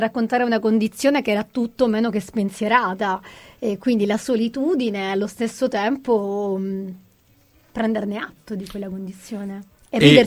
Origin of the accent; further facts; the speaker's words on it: Messina, Sicily, Italy; la mia città d'origine, Messina.